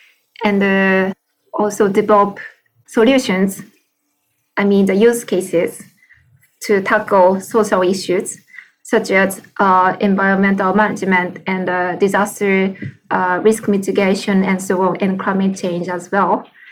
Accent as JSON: {"language": "English", "country": "Japan", "said": "I'm from Japan"}